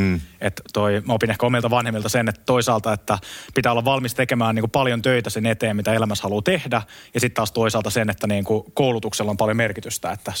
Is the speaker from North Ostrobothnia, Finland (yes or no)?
no; Helsinki, Uusimaa, Finland; mä oon kasvanut Pitäjänmäessä, joka on tuolla niin kuin Espoon ja Helsingin rajamailla. Niin sieltä ponnistanut.